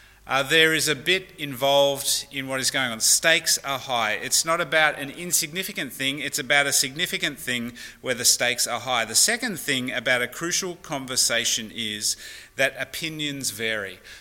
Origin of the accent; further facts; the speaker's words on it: Australia; but I'm Australian, so that's the way I communicate.